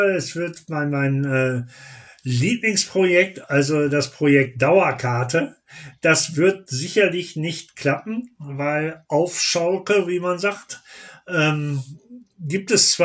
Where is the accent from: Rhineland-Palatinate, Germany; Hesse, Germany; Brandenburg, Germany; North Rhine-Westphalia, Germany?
North Rhine-Westphalia, Germany; Münster; nach Münster, in meine alte Heimat.